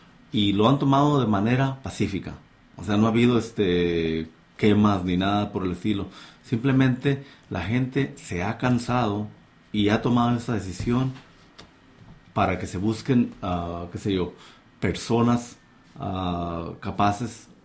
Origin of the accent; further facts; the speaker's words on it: Mexicali, Baja California, Mexico; De Mexicali, Baja California, que es la capital del estado más al noroeste de México.